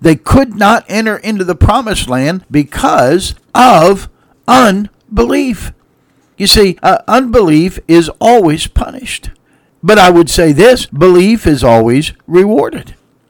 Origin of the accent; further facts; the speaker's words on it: Canton, Ohio, United States; I grew up around the Canton, Ohio area, and of course the Football Hall of Fame.